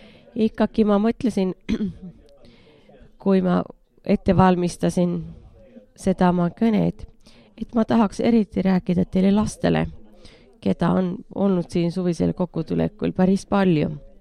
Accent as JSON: {"language": "Estonian", "town": "Äänekoski", "region": "Central Finland", "country": "Finland", "said": "See on seal, kust mina pärit olid, Äänekoskelt."}